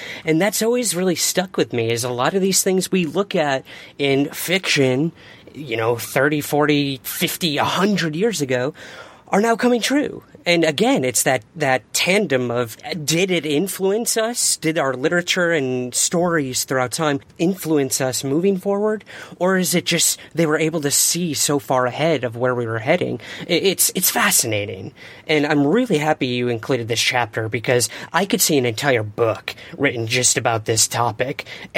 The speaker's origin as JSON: {"language": "English", "town": "Syracuse", "region": "New York", "country": "United States", "tie": "born or raised there", "said": "I actually went to see … one summer in my hometown of Syracuse, New York."}